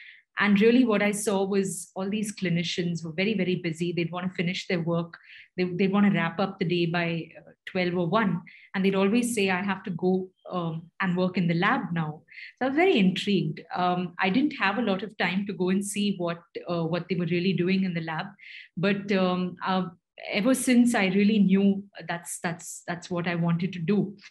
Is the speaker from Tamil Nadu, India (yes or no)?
yes; Chennai, Tamil Nadu, India; and I come from Chennai, which was formerly called Madras in South India.